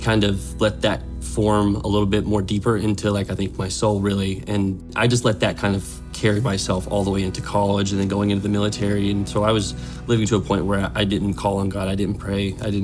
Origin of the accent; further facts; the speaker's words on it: the South, United States; I grew up in the South, so we went to church every Wednesday, every Sunday morning, Sunday night.